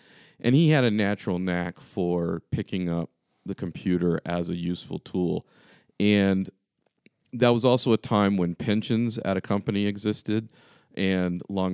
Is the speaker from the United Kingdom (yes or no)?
no; Florida, United States; And that part of growing up in Florida did not appeal to me